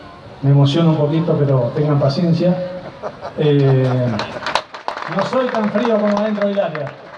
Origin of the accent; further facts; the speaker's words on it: Reconquista, Santa Fe, Argentina; decía que te reconozcan en el lugar donde naciste